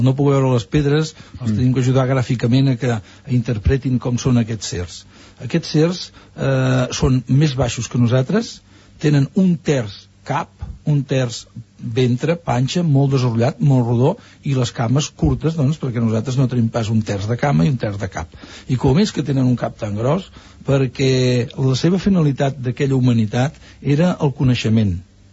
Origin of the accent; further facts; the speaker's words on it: Catalonia, Spain; jo estava molt lluny de casa meva, esclar, jo soc de, com veieu, doncs soc de Catalunya